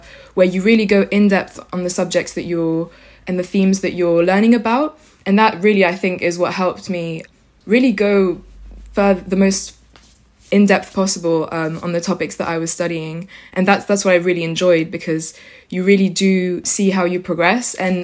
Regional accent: France; English is a second language; I come from France.

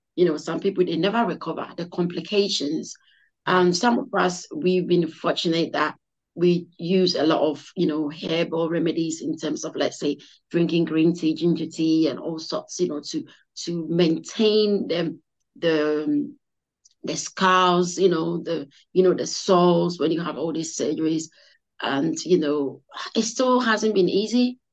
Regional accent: Ghana; You know, being an African, being Ghanaian, being an Ashanti, obviously, so why I've got the boldness in me.

